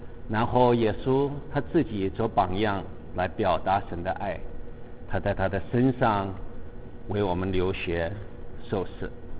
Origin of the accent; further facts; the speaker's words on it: China; 记得我小时候我父亲不在，我是跟着爷爷婆婆住，那时候大陆生活很苦，买东西买不到，都是发粮票